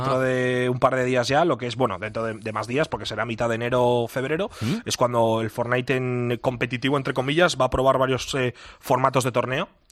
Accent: Bilbao, Basque Country, Spain; yo soy un chaval de Bilbao

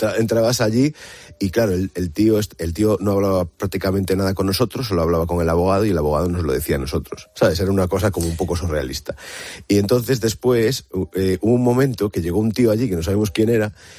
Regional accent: Galicia, Spain; rodar en mi tierra, en Galicia

